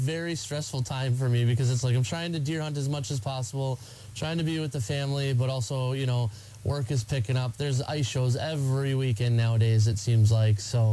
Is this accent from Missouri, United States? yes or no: no; Minnesota, United States; You know, I'm from Minnesota.